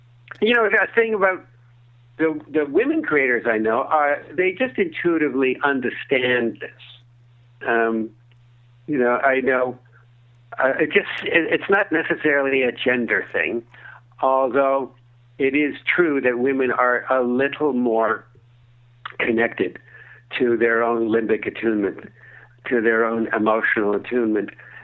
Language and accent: English; Canada; I'm Canadian.